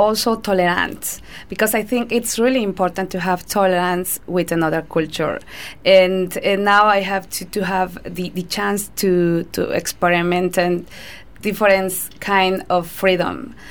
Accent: Mexico; English is a second language; now in Germany; I come from Mexico, but I'm living in Germany since 5 years ago.

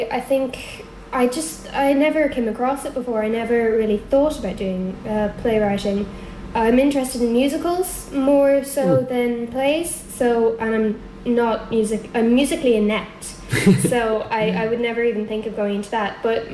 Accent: Dublin, Leinster, Ireland; I'm 15 years old, I go to Rathdown School in Glenageary, and I'm from Cavantini, Dublin.

